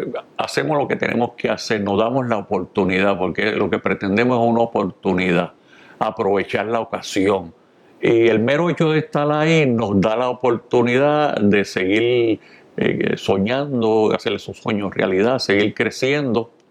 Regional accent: Puerto Rico; tan celoso que somos los puertorriqueños con su primer deporte

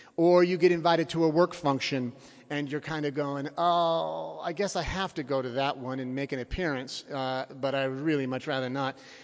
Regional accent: Salt Lake City, Utah, United States; This is my home metropolis, because I'm from Salt Lake City originally. So I feel like I've come home

